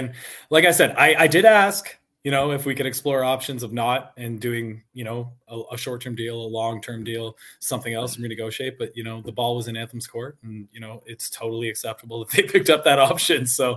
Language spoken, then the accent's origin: English; Canada; I take a lot of pride being a Canadian wrestler.